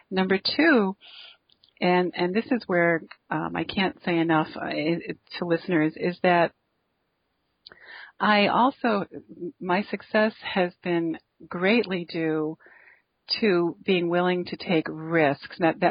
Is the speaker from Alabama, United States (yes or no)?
no; New York, United States; I was in San Diego. I'm from New York State.